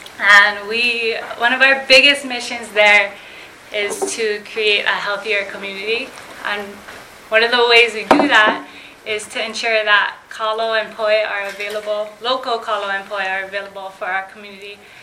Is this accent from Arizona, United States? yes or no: no; Kauai, Hawaii, United States; I was born and raised on Kauai. Grew up around the taro patch with my dad.